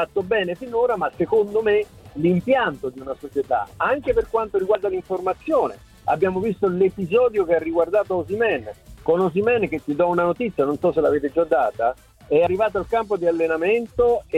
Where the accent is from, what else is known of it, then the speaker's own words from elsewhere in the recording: Naples, Campania, Italy; Io vorrei trattare da napoletano Napoli come una città normale